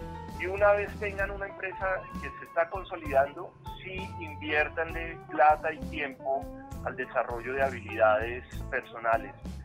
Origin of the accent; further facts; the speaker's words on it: Bogotá, Colombia; Yo soy un empresario bogotano.